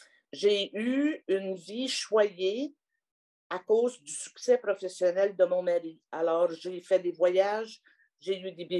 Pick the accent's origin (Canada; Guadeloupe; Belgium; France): Canada; Je suis dans un petit village canadien-français et j'ai été élevée dans l'Église catholique. Mes études secondaires, je les ai faites dans une école privée ici à Ottawa.